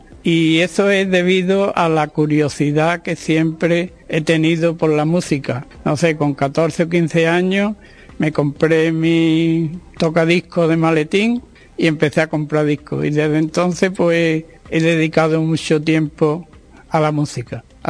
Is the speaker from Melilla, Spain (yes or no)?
no; Las Cabezas de San Juan, Andalusia, Spain; born there; now in Lebrija, Spain; Lebrijano ya, porque más de 50 años aquí me han hecho lebrijano, pero también tengo que decir que soy de nacimiento cabecense, porque de mi pueblo no me olvido tampoco.